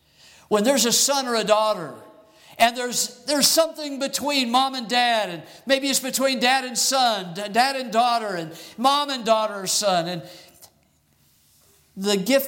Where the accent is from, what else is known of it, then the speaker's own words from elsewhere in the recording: Arizona, United States; I grew up in Arizona, and dust storms happen out there.